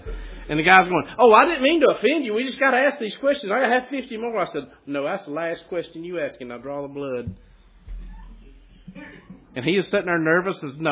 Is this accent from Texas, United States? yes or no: no; Gaffney, South Carolina, United States; And I know we're from Gaffney, but we're talking about Christianity-wise now, okay?